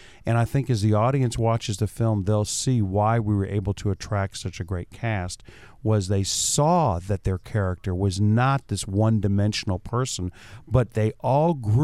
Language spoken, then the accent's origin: English; New Orleans, Louisiana, United States; and growing up in New Orleans, music has always been important to me